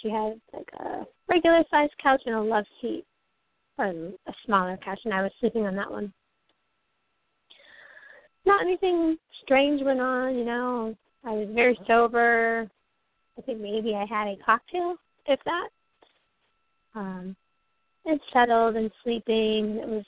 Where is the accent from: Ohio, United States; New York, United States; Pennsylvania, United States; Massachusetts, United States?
Massachusetts, United States; Cape Cod; I was born in the United States. I moved to Cape Cod when I was 6. And my mother was a single mother.